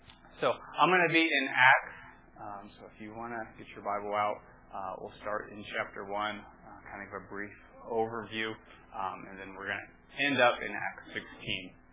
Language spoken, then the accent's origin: English; Cincinnati, Ohio, United States; now in Nebraska, United States; So I'm not a native Nebraskan. I grew up in the Cincinnati, Ohio area. So that's where I call home. Went to Ohio State for school.